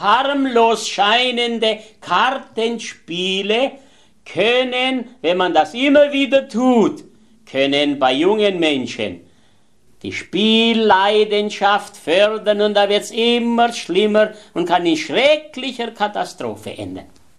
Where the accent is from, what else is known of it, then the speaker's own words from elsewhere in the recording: Baden-Württemberg, Germany; Da bei uns in Württemberg, da hat es einen Pfarrer gegeben